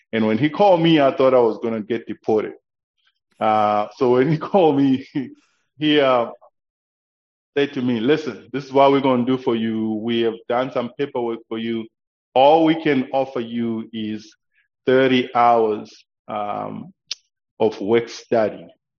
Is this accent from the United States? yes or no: no; Zimbabwe; Yes, I'm originally from Zimbabwe.